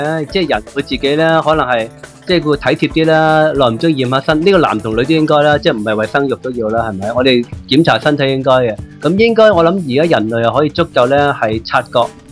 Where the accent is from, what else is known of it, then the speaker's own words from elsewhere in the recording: China; 我哋中國人咪叫國家嘅